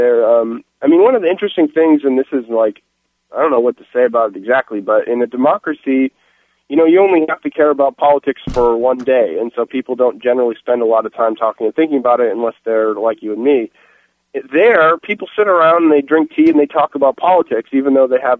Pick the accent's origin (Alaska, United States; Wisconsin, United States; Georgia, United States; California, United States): California, United States; When people asked me where I was from, I said I was from California. I didn't say I was from the United States, because that's just not part of my identity.